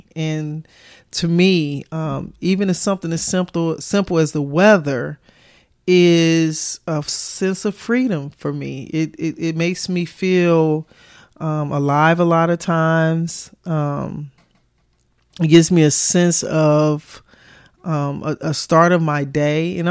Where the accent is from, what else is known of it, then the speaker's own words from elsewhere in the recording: Chicago, Illinois, United States; now in US South; But I was born and raised in Chicago, and a lot of my family's still there in Chicago, right?